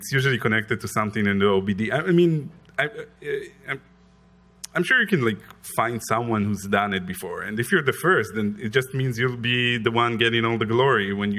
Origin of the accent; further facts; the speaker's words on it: Israel; English is a second language; I'm from Israel, in case my accent doesn't give it away.